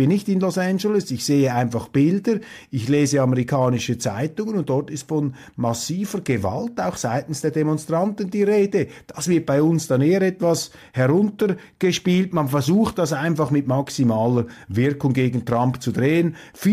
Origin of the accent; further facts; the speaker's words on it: Switzerland; Als Schweizer ruft man da den Deutschen einfach zu, Opposition muss man widerlegen und nicht verbieten